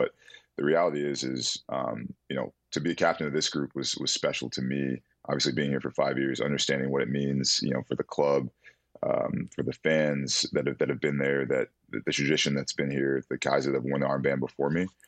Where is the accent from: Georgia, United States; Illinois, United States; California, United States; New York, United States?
Georgia, United States; Atlanta; He heard I was from Atlanta and said, yo, like, I got to put on for him right quick.